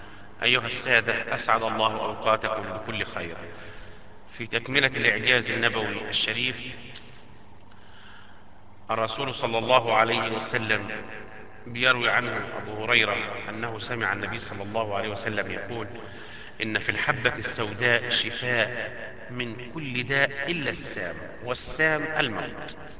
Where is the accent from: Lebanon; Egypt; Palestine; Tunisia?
Egypt; تعرف في مصر باسم حبة البركة، عندنا في مصر